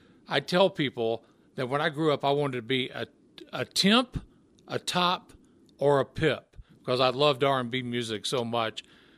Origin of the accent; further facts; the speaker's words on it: Memphis, Tennessee, United States; I grew up in Memphis, Tennessee, during the time of racial integration